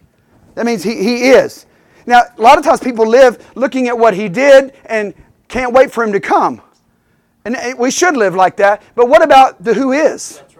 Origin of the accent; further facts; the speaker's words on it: Memphis, Tennessee, United States; I grew up in Memphis, Tennessee, a river city, river town, on the banks of the mighty Mississippi.